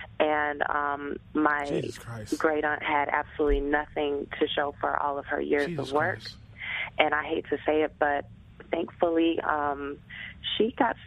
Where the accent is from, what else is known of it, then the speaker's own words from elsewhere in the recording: Grand Rapids, Michigan, United States; when I go back to my hometown of Grand Rapids, Michigan, when I visit my family home